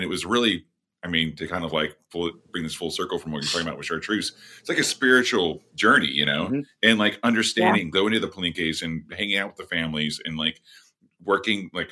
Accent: Southwest, United States; I mean, like I'm from the Southwest.

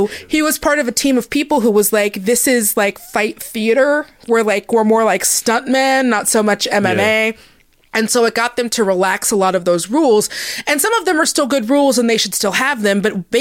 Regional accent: Seattle, Washington, United States; I'm from Seattle and I love most of those boys.

